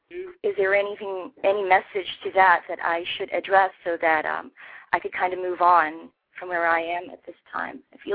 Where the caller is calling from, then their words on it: Stafford, Texas, United States; Oh, I'm in Stafford, very near Houston. It's part of the greater Houston area.